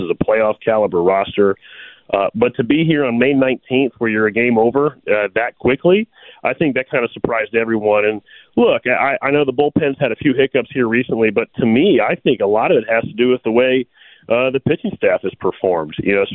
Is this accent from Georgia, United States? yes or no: yes; Atlanta, Georgia, United States; And again, I I'm born and raised in Atlanta.